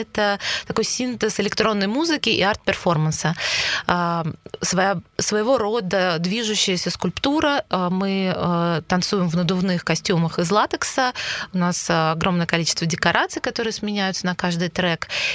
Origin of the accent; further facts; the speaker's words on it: Moscow, Russia; Да, я из Москвы.